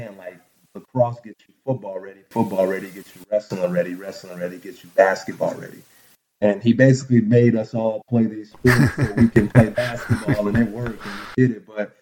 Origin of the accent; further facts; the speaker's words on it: Chicago, Illinois, United States; I grew up in Chicago, Rogers Park.